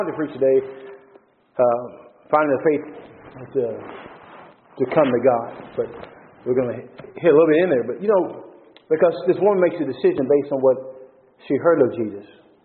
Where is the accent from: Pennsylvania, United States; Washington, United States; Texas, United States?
Texas, United States; when I was a child growing up in Texas, I used to love to sometimes just lay in the grass at night and look at the stars